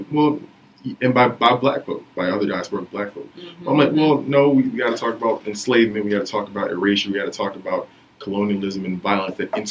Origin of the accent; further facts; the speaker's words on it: New York, United States; I, you know, have friends from New York. You know, we're from New York.